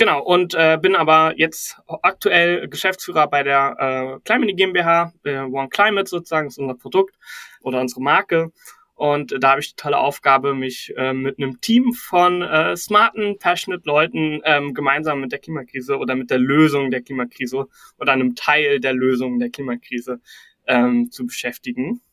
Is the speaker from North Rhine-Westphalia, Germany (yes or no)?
no; Berlin, Germany; ich bin Berliner